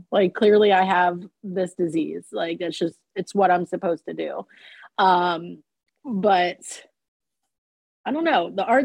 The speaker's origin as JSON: {"language": "English", "town": "Baltimore", "region": "Maryland", "country": "United States", "lives_now": "Kansas City, United States", "said": "So I'm actually originally from Baltimore, Maryland."}